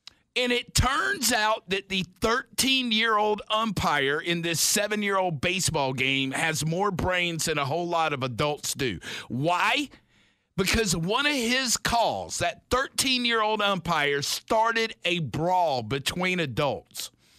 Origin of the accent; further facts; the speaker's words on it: South Carolina, United States; Yes, we are from the South. We are from South Carolina.